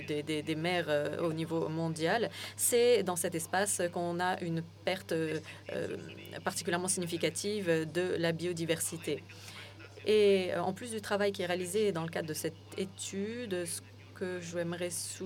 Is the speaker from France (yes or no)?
no; Azores, Portugal; Donc moi je viens des Açores et nous avons justement cette expérience.